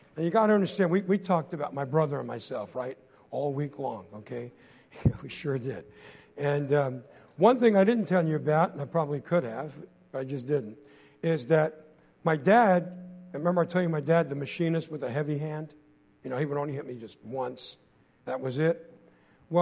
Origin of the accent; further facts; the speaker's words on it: Brooklyn, New York, United States; Now, you got to I don't talk like a New Yorker no more. But I was raised in Brooklyn, all right?